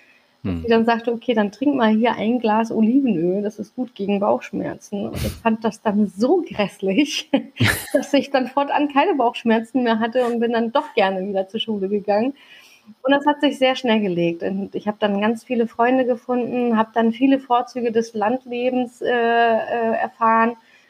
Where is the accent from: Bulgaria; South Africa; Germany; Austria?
Germany; Hamburg; Also ich bin mitten auf dem Kiez groß geworden. In den 80ern war es ja auch wirklich unheimlich heikel da, also an der Talstraße. Das ist die Querstraße zur Reeperbahn. Als Gastarbeiterkind